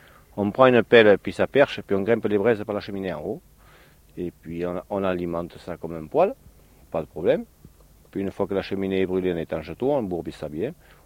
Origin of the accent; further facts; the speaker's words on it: Chourgnac, Nouvelle-Aquitaine, France; Affirmatif, je suis des Chourgnacs, oui.